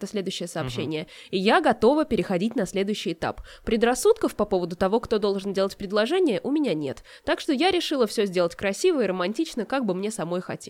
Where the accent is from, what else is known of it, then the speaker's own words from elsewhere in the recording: Voronezh, Voronezh Oblast, Russia; а потом оказалось, что мы из Воронежа, из ее города